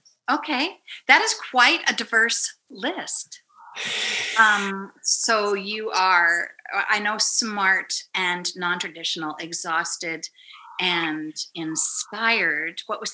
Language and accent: English; Scottsdale, Arizona, United States; because I grew up in Scottsdale and it was cool inside